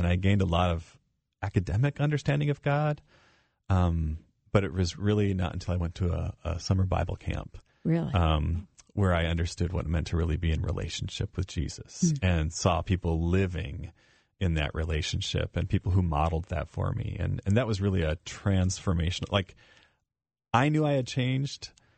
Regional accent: Michigan, United States; I grew up in Michigan, but there was an organization called Youth Encounter.

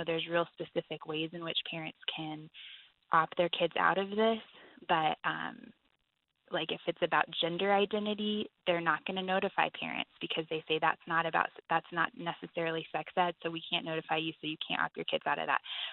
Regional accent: Colorado, United States; Colorado, my home state, is in a really public battle updating their sex ed laws.

